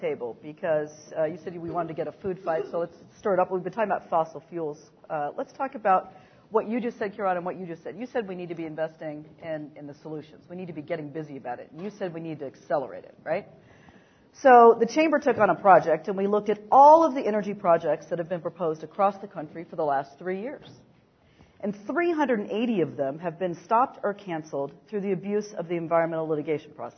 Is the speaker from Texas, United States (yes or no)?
yes; Texas, United States; to use a Texas, I'm from Texas, you know, to use a Texas metaphor